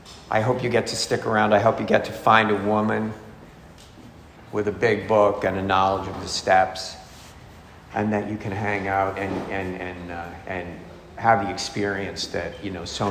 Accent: Boston, Massachusetts, United States; I'm from Boston. I'm the oldest of four boys. We're Irish. We're Catholic.

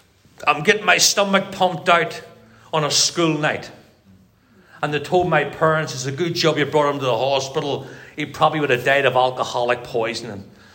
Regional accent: Northern Ireland, United Kingdom; So I'm growing up in Northern Ireland.

